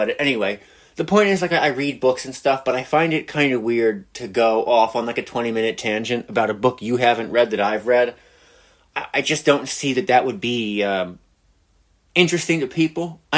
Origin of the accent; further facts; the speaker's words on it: United States; If you can't tell by the accent, I'm an American.